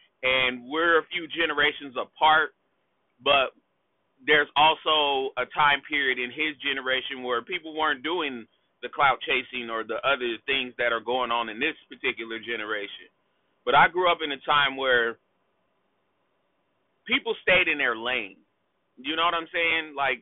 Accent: California, United States; also born or lived in Chicago, United States; I was born in the Chi, but I was raised in California. So Cali is all I know.

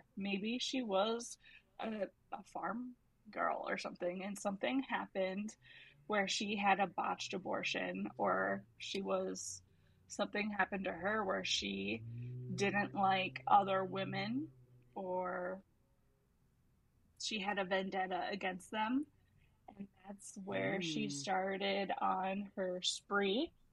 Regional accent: Chicago, Illinois, United States; That's crazy, because I grew up in Chicago, and so we are totally like, yeah, that post office, that's where that hotel was.

